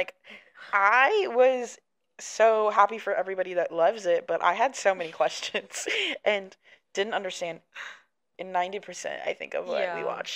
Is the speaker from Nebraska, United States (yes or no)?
no; Dallas, Texas, United States; if any of you guys don't know, we are from the Dallas area. Dallas-Fort Worth area.